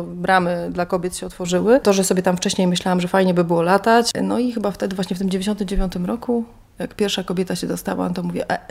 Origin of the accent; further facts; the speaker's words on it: Dęblin, Lublin Voivodeship, Poland; born there; Na lotnisku urodziłam się w Dęblinie. Ojciec był pilotem wojskowym